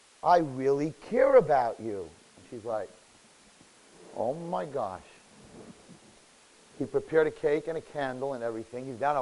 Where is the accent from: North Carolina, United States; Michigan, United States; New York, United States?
New York, United States; I have to bash you a little bit. I come from New York.